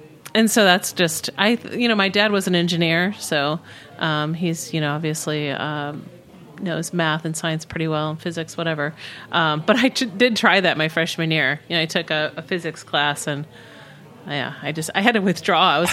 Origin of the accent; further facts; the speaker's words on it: Buffalo, New York, United States; moved away as an adult; also born or lived in Cleveland; I was born in Buffalo, New York. I grew up there. And when I was 18, I went to college in Cleveland. And then, you know, when I graduated, I moved to New York, moved to the East Village.